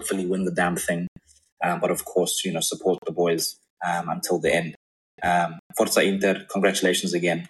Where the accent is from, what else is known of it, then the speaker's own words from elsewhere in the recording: South Africa; I'm a English speaking South African.